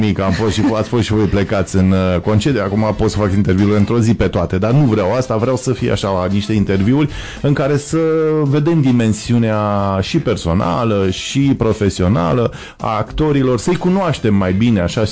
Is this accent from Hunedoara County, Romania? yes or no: yes; Hunedoara, Hunedoara County, Romania; also born or lived in Deva; now in Timișoara, Romania; Eu am venit din Hunedoara, oraș fără teatru, am ajuns în Deva, oraș fără teatru